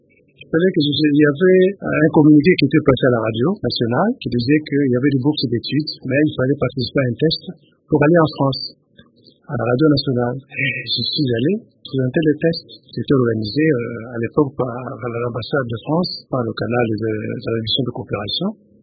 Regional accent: Lubumbashi, Haut-Katanga, DR Congo; also born or lived in Kinshasa, Congo (Kinshasa); je suis né à Chilundu. À l'époque, on appelait ça Mérode, c'était la mission Mérode. Mais je n'ai pas grandi à Chilundu. J'ai plutôt grandi à Elisabethville, qu'on appelle aujourd'hui Lubumbashi. C'est là où j'ai passé toute ma jeunesse, avant d'arriver à Kinshasa, Léopoldville à l'époque.

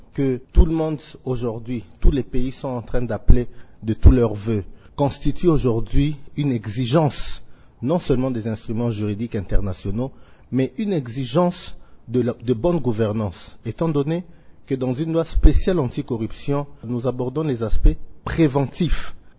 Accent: DR Congo; nous sommes Congolais

